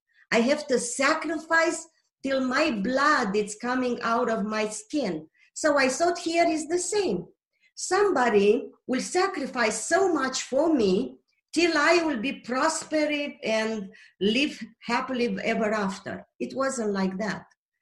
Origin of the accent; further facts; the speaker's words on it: Romania; English is a second language; moved away; I didn't have a phone number to call. When I had to eat, I didn't know people can order sandwiches. I didn't know from Romania people can go